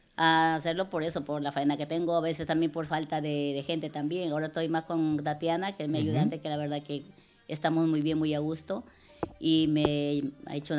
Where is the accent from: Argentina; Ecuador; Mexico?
Ecuador; now in Valencia, Spain; no, yo soy valenciana, llevo 27 claro, años aquí. Le digo, soy más valenciana que ecuatoriana.